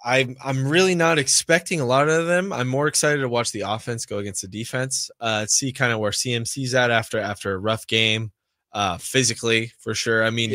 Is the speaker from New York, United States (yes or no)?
no; Chico, California, United States; Yeah, I'm from Chico. I'm sure I've told you that before.